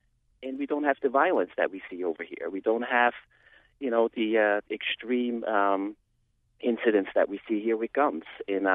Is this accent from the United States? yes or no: no; Switzerland; I born and raised in Switzerland.